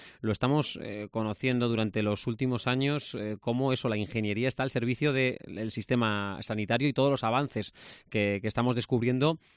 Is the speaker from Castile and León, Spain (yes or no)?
yes; Valladolid, Castile and León, Spain; Qué orgullosos nos hace sentirnos como vallisoletanos este tipo de proyectos que además son premiados.